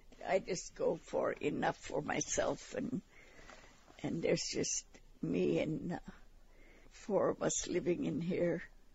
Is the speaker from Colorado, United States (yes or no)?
no; Kalskag, Alaska, United States; also born or lived in Aniak; I'm originally from Kalskeg. I was born there. Mostly lived up here in Aniak.